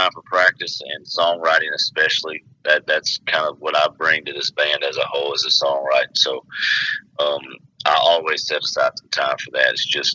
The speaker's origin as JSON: {"language": "English", "region": "Louisiana", "country": "United States", "tie": "born or raised there", "said": "Yeah, I grew up, I'm from North Louisiana."}